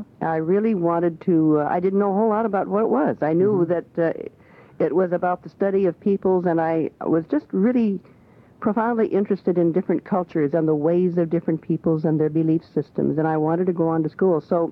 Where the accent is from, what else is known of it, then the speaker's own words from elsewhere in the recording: Los Angeles, California, United States; also born or lived in San Francisco; And I was born in San Francisco, then they moved down to Southern California. So I grew up in the Los Angeles area.